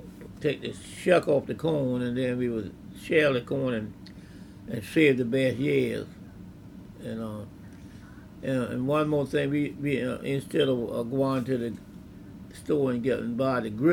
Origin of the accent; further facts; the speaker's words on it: Kingstree, South Carolina, United States; That's King Street, South Carolina. That's my hometown, yeah, King Street.